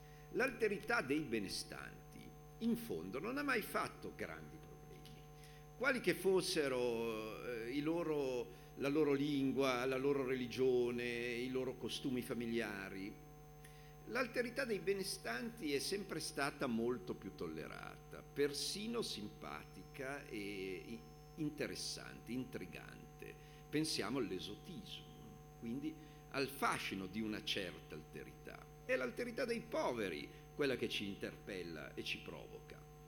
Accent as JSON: {"language": "Italian", "region": "Piedmont", "country": "Italy", "lives_now": "Milan, Italy", "said": "Io sono piemontese, ma vivo a Milano da oltre 30 anni, ahimè trascinato lì per matrimonio. E nel mio quartiere di periferia c'è la scuola giapponese."}